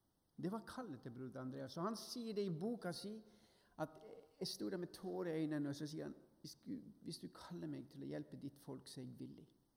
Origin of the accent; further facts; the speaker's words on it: Ålesund, Møre og Romsdal, Norway; also born or lived in Nordland / Austria; Jeg er sunnmøring langt, langt tilbake. Født i Ålesund. Jeg har bodd i Nordland. Noen sier det at jeg kan høre litt av dialekten det nordlandske. Når jeg kommer til Sunnmøre, så får jeg høre at nå kommer han som snakker litt rart.